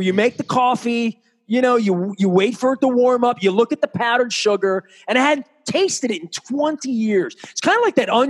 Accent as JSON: {"language": "English", "town": "Dundalk", "region": "Maryland", "country": "United States", "tie": "born or raised there", "said": "we talked about growing up in Dundalk and my parents and, you know, how special my parents were."}